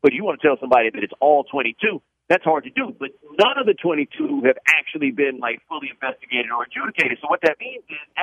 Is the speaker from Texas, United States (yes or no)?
yes; Houston, Texas, United States; I grew up in Houston in the time of the Oilers